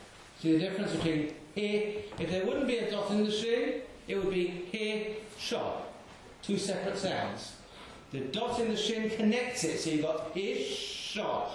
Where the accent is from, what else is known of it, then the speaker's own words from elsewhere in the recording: England, United Kingdom; except for the fact that we English, not to do with Ashkenazim or Sephardim, it's to do with being English.